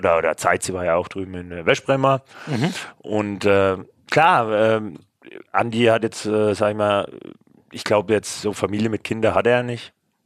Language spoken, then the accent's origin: German; Würzburg, Bavaria, Germany; Kommen wir auch aus Würzburg, genau.